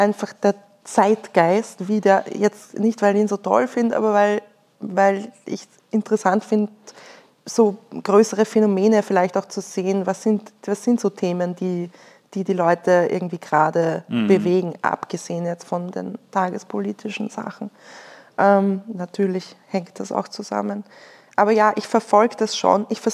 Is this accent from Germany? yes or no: no; Lower Austria, Austria; Also weil, wie gesagt, ich bin im Waldviertel aufgewachsen, es gab nicht endlos viel zu tun.